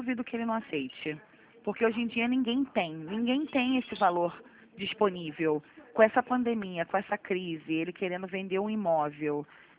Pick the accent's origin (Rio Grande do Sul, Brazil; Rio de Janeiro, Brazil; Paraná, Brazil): Rio de Janeiro, Brazil; Sou do Rio, sou do centro do Rio.